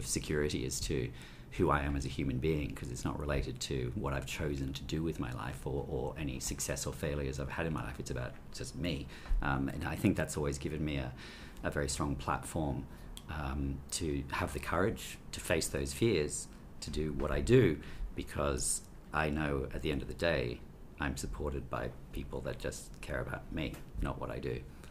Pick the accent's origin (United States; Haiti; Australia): Australia; You know, I really miss when I'm away from Australia, I'd miss our landscapes